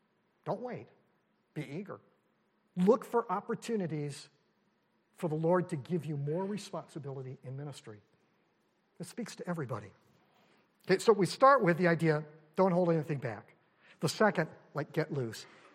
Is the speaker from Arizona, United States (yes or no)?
no; California, United States; I grew up in Southern California, and I brought this curse with me to New England.